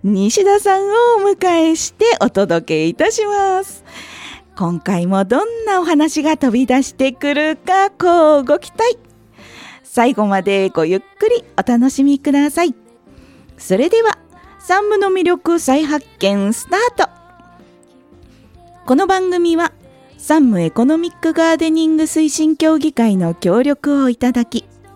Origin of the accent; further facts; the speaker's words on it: Chiba, Japan; 千葉県生まれ千葉県育ちの私がいろんな切り口から紹介していきます。